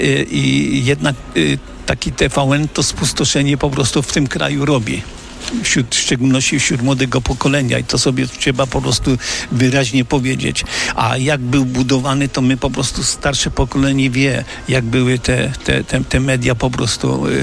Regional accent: Chełmiec, Lesser Poland, Poland; also born or lived in Nowy Sącz; Ja pochodzę ze wsi, ja w tej miejscowości, w której dzisiaj mieszkam, czyli Chełmiec, ja tam się urodziłem, potem 35 lat mieszkałem w Nowym Sączu i wróciłem jakby na swoje rodzinne strony

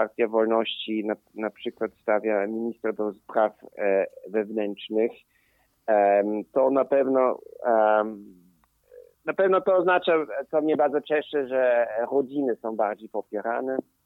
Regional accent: Austria; ja jak najbardziej osobiście to czuję jako Austriak polskiego pochodzenia

